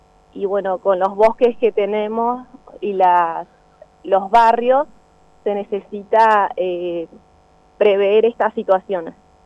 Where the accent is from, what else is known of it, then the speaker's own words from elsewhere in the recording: Bariloche, Río Negro, Argentina; born there; nací en Bariloche.